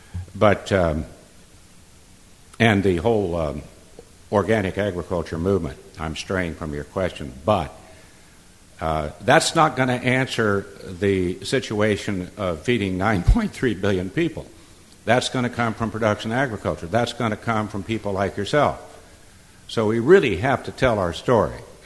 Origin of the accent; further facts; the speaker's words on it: Dodge City, Kansas, United States; I'm from Dodge City, so I don't really like to talk about it much. We're a little different out there.